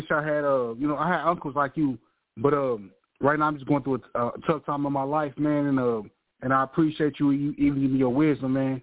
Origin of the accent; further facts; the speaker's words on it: St. Louis, Missouri, United States; I'm originally from St. Louis, Missouri, man.